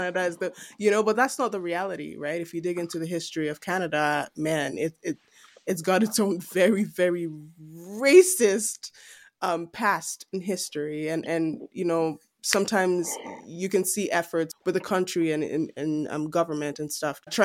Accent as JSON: {"language": "English", "country": "Nigeria", "said": "oh yeah, I know I'm from Nigeria and I can always go back there"}